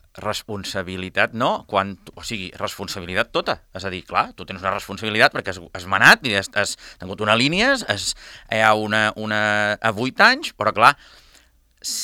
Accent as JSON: {"language": "Catalan", "town": "Formentera", "region": "Balearic Islands", "country": "Spain", "said": "Sí que és veritat que jo, com a formenterer, no aniré a illetes el mes d'agost."}